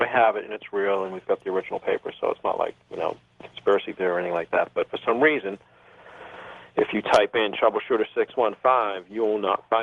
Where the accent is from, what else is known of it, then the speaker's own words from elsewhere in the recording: Norfolk, Virginia, United States; only because I'm from Norfolk.